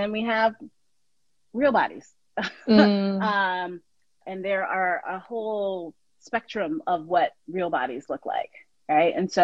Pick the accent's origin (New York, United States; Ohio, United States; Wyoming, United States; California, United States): New York, United States; Brooklyn; you know, I'm from Brooklyn, you know, I'm the fat black girl from Brooklyn